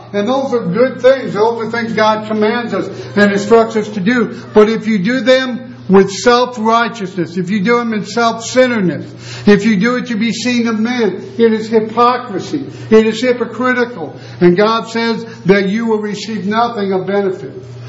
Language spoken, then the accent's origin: English; United States; But I know they're not because I'm an American. They're because I'm a Christian